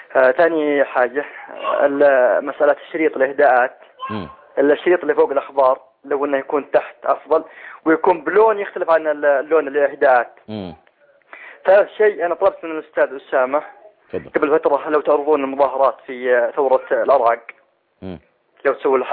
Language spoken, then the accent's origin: Arabic; Saudi Arabia; انا كشخص كمسلم كسعودي